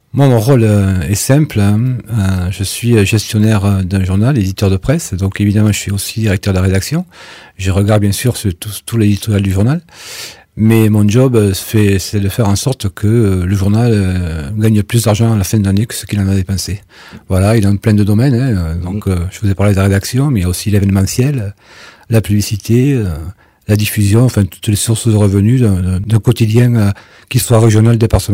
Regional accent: Occitanie, France; Et puis, je suis originaire du département de l'Aude.

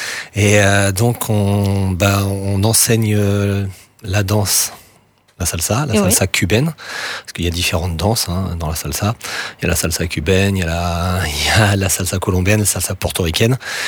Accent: Grand Est, France; accent: Alsatian; Alors moi aussi, mon accent espagnol, c'est terrible, hein, c'est alsacien espagnol.

